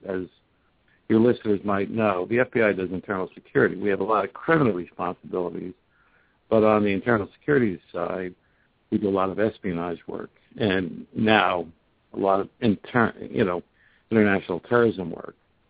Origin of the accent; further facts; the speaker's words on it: Union, New Jersey, United States; also born or lived in Newark; I was born in Newark, New Jersey in 1943, and I grew up in the town of Union outside of about 15 miles west of Midtown